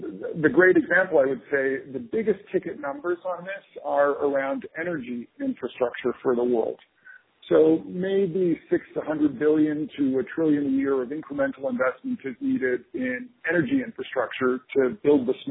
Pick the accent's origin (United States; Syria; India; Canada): Canada; I'm Canadian, so I come from that part of the world at a personal level.